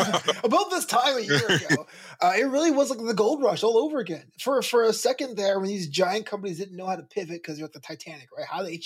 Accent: New York, United States; I grew up in New York where WWF was the local federation because back then they were like territories and stuff.

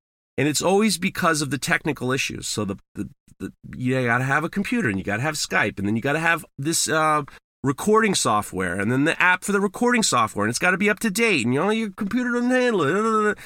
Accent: New York, United States; What the hell do I know? I'm from New York.

